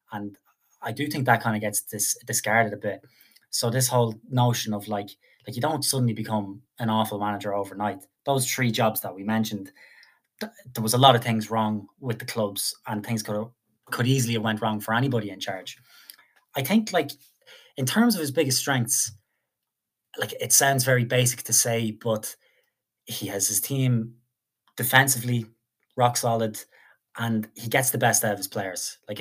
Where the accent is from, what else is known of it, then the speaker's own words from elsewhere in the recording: Ireland; and as an Irishman, it's tough to praise Declan Rice